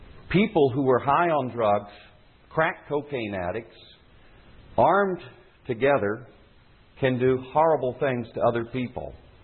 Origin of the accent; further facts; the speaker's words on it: Alexandria, Louisiana, United States; we're from Alexandria and we're here to pick people up with the convoy in front of us here.